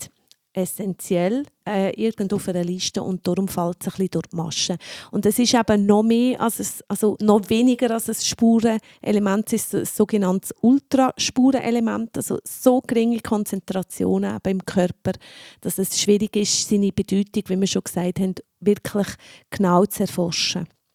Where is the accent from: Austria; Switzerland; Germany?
Switzerland; Dagmersellen, Lucerne; Also dort hat man zum Beispiel den höchsten Wert in Pfaffnau, das ist übrigens die Nachbargemeinde von meiner Heimat, Dagmersellen, gefunden